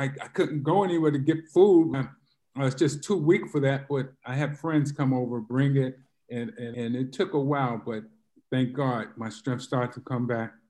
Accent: Bedford-Stuyvesant, New York, United States; I grew up in Bed-Stuy. I was on Lexington Avenue. If you knew Lexington Avenue at that time, it was just a row of tenements and a lot of suffering and poverty over there.

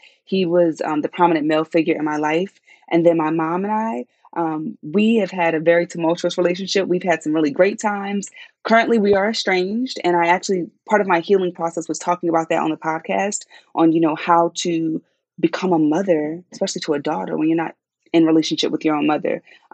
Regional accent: San Diego, California, United States; So y'all, growing up in San Diego, right? It's funny. I remember making phone calls back home, talking to my cousins, my grandparents

